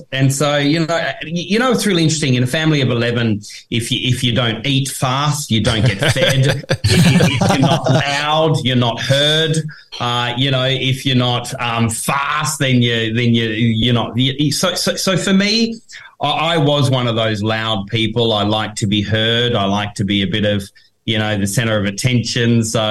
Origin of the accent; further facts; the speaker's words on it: Tasmania, Australia; Look, we're from Tasmania. I'm an uncle, I think, 39 times.